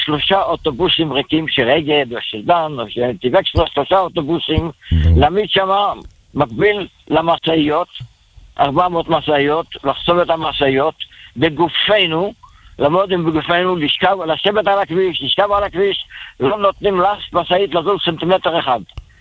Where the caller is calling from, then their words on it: Bnei Brak, Tel Aviv District, Israel; אני בבני ברק.